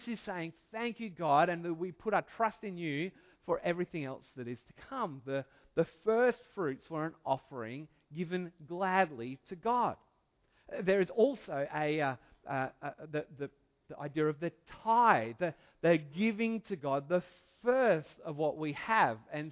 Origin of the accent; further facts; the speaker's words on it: Australia; because I'm Australian